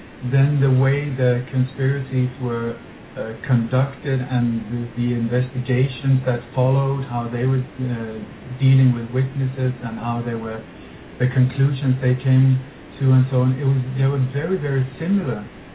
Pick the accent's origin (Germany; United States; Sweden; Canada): Sweden; also born or lived in Denmark; Well, I was born in Denmark and grew up, but we moved to Sweden when I was a kid, so I grew up there.